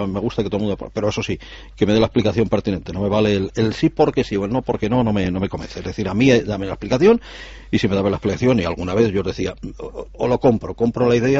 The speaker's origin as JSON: {"language": "Spanish", "town": "Salamanca", "region": "Castile and León", "country": "Spain", "said": "siempre me habéis oído decir que yo soy de Salamanca."}